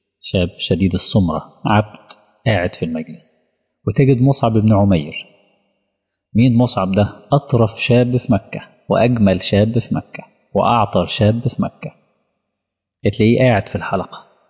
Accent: Egypt; عندي انا كمصري

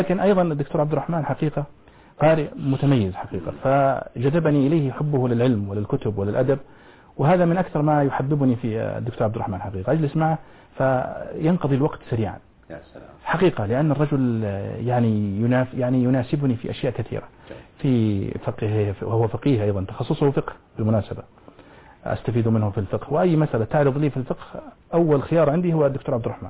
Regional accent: Al-Namas, Asir, Saudi Arabia; also born or lived in Abha; من النماص، وأنا من قبيلة من قبائل النماص اسمها قبيلة بني بكر. نشأت أنا في الحجاز كل نشأتي، ثم انتقلت إلى أبها، وأبها تعتبر من الحجاز أيضا.

